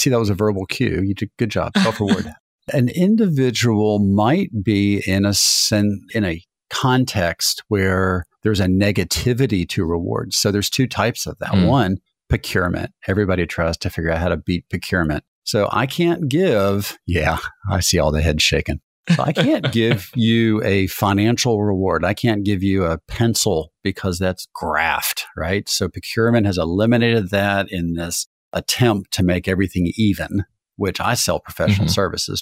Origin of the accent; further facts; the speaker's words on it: Pennsylvania, United States; You know, in New England, I'm from Western Pennsylvania.